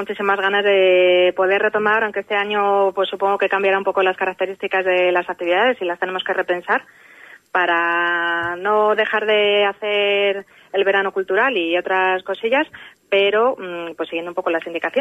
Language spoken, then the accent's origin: Spanish; Madrid, Community of Madrid, Spain; moved away; Mi madre nació aquí en Bedemarván y nada, y antes vivíamos en Madrid. Nacimos en Madrid y vivimos hasta el 2016, ¿sí? Que nos animamos a venir aquí.